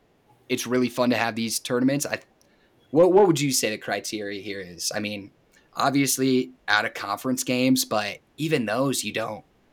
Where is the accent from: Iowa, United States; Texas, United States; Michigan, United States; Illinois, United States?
Iowa, United States; Because I know how I felt watching the game, you know, growing up in Iowa.